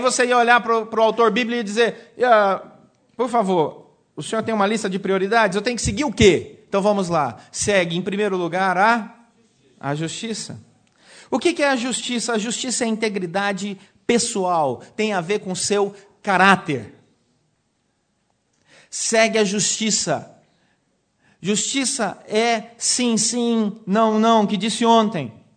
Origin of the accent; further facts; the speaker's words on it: Anápolis, Goiás, Brazil; como se diz lá na minha cidade, lá no interior de Goiás, uma cidade maravilhosa, se você não conhece, deveria conhecer, temos pacotes turísticos para Anápolis, Goiás.